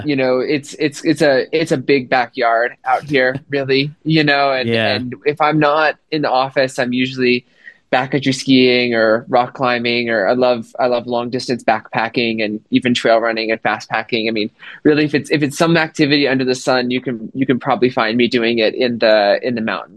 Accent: Idaho, United States; So I grew up in Idaho and grew up outdoorsy

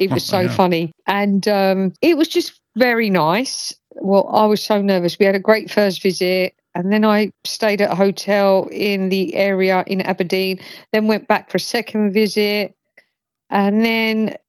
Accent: Ireland; I wanted March the 17th, Paddy's Day, because I'm Irish, and I just thought, luck of the Irish.

